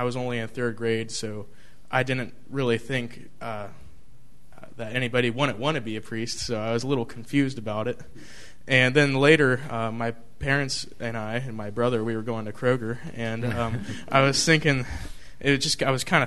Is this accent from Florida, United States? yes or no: no; Grove City, Ohio, United States; I'm from Grove City, Ohio, and I attend Our Lady of Perpetual Help Church.